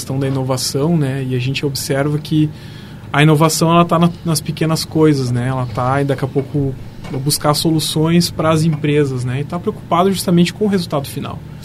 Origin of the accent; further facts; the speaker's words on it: São Paulo, Brazil; eu como paulista, filho de nordestino